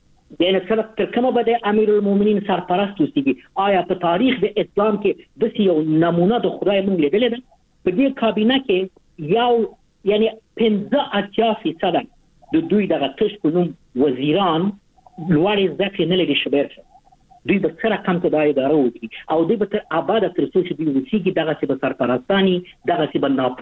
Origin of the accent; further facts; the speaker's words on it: Afghanistan; مونږ نه افغانان یو نه باندې وطن دی